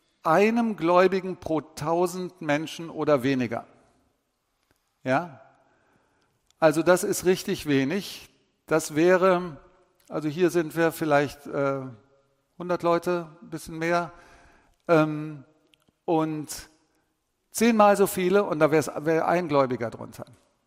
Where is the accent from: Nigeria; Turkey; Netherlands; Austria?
Nigeria; Bei uns in Nigeria haben wir so viele Gemeinden, so viele Christen, so viele Kirchen